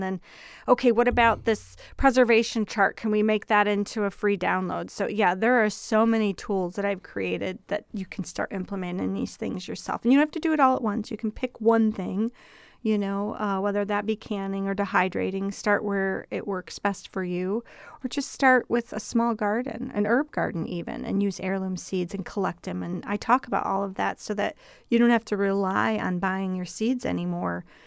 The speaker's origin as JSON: {"language": "English", "region": "Midwest", "country": "United States", "said": "Even though I was from the Midwest for 48 years, I really knew that my reach was getting wider and had a larger breadth."}